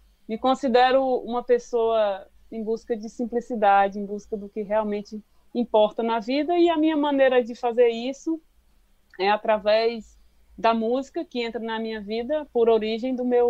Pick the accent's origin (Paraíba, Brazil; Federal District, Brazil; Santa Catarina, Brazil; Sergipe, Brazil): Paraíba, Brazil; Eu sou paraibana, o meu pai, ele era carioca e se casou com minha mãe, teve sete filhos, veio morar no estado da Paraíba, que é o estado que eu nasci.